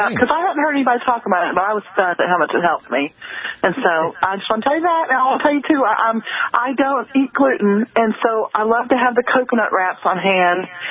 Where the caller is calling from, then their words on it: Alabama, United States